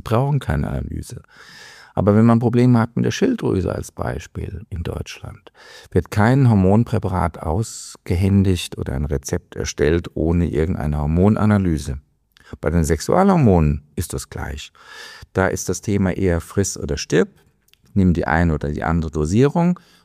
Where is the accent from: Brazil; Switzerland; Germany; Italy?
Italy; Leider, als Italiener ist das ein graues, trübes Wetter.